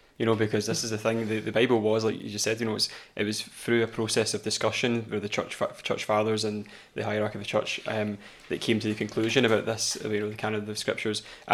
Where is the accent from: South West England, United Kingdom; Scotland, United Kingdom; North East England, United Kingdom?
Scotland, United Kingdom; Paisley; I didn't really like him because I'm from Paisley.